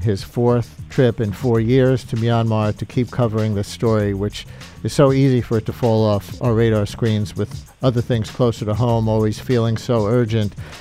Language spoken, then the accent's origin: English; New York, United States; also born or lived in Albany, United States; growing up in New York and living in Albany for 8 years, and then I went to grad school at Ohio State.